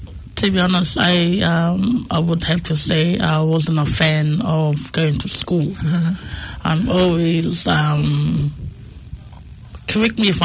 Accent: Cook Islands; also born or lived in New Zealand; I was born in New Zealand and brought up in the wonderful Pacific island named the Cook Islands. I'm sure, like, you know, my grandparents are both fruit salads. They're from all over the islands.

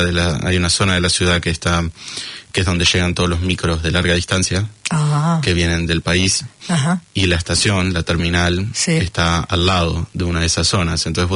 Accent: Buenos Aires, Argentina; Yo nací en Buenos Aires.

